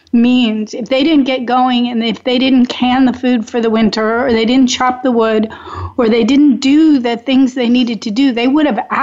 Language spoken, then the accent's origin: English; Oregon, United States; And I still had the regionalisms in my voice from growing up in Oregon.